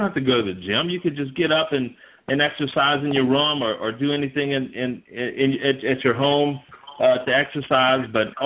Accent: Houma, Louisiana, United States; I was born and raised here in Houma, Louisiana, and I love to eat.

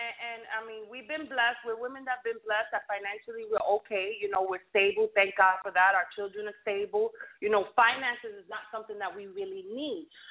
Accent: Bronx, New York, United States; we come from the Bronx, we come from our own empire

